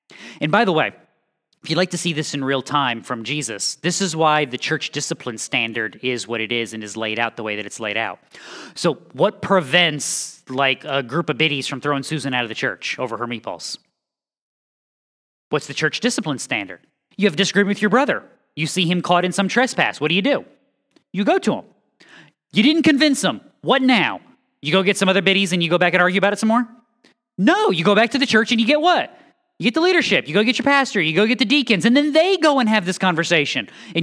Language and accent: English; New England, United States; Yeah, we would never do that. I'm from New England. We do that all the time.